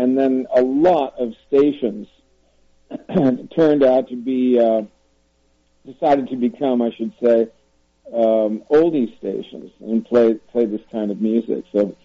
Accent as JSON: {"language": "English", "country": "United States", "said": "I am not either left-wing or right-wing. I'm an American"}